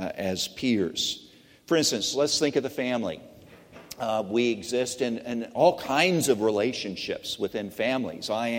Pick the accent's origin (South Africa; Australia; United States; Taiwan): Australia; We're Australian, we're young and free.